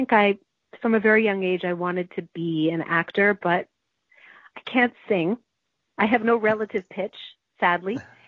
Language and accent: English; Hudson, Quebec, Canada; as I got older, I directed the school play when I was growing up in Hudson, Quebec.